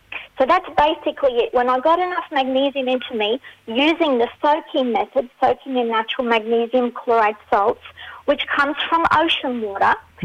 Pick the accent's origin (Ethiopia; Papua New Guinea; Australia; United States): Australia; Well, my parents were migrants back in the 60s, so I did grow up in Australia, okay. And I did go to school here, but I have a mixture of an accent because, you know, I'm a little bit of an international person.